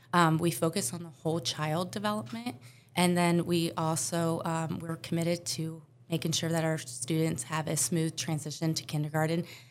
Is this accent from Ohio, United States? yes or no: yes; St. Henry, Ohio, United States; I grew up in St. Henry, so about 10 minutes away from here.